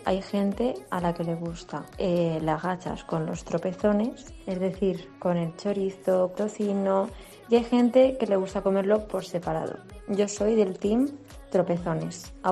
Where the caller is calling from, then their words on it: Castilla-La Mancha, Spain; Os hablo desde La Mancha, que aquí ya se ha empezado la vendimia